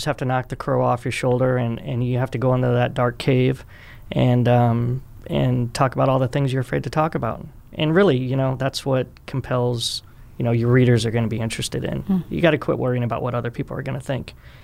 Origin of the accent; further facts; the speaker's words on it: Midwest, United States; and that's in growing up in the Midwest. We have a lot of good values out here